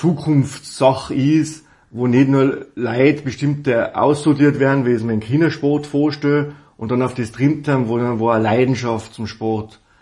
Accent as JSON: {"language": "German", "country": "Austria", "said": "bei uns in Österreich"}